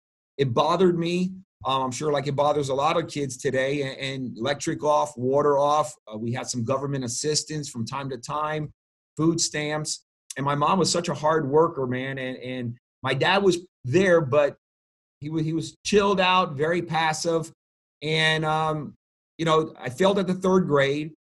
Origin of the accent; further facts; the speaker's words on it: New York City, New York, United States; born there; They were in New York. I was born in the Bronx.